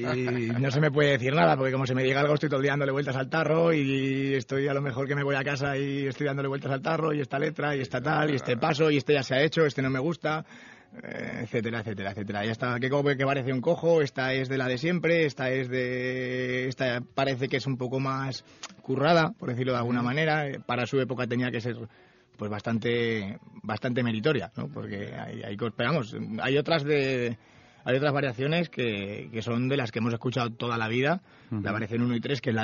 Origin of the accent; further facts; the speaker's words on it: Salillas de Jalón, Aragon, Spain; la música era de un señor que era de mi pueblo, que era de Salillas de Jalón.